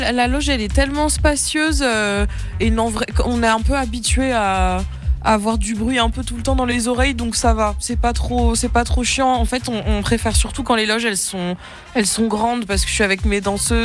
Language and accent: French; Switzerland; Non, mais bien sûr, mais je suis suisse à 100%, je suis même pas française.